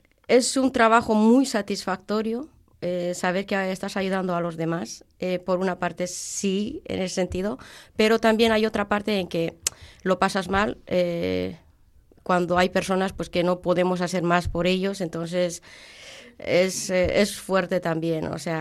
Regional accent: Potosí, Bolivia; moved away; Yo soy de Potosí, uh-huh. y tuvimos que emigrar a Cochabamba.

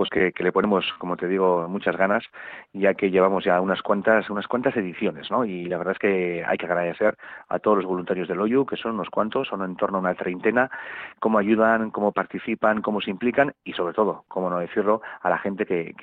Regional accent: Basque Country, Spain

